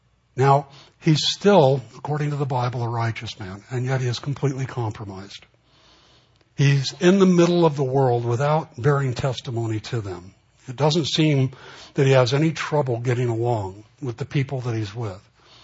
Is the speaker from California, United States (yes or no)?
yes; Los Angeles, California, United States; And I know growing up in the Los Angeles, East LA area, you can tell pretty much when you crossed a line into a bad neighborhood.